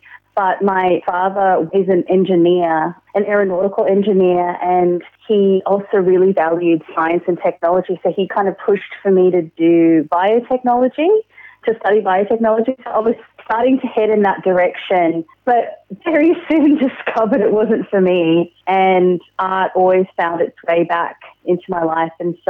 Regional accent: New Zealand; born there; Well, I was born in New Zealand, but my mother is from Bangalore, South India, and then she also grew up in Chennai.

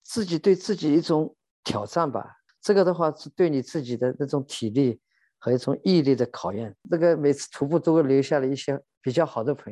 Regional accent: China

